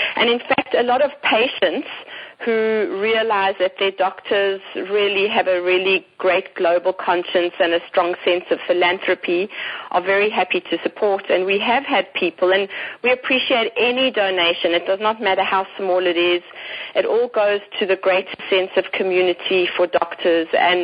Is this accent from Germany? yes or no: no; South Africa; born there; moved away; I was born in South Africa